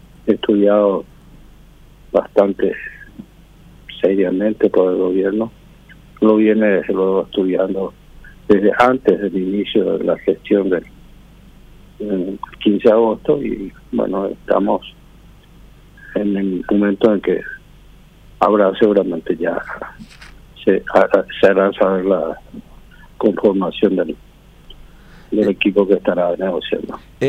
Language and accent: Spanish; Paraguay; somos nosotros los paraguayos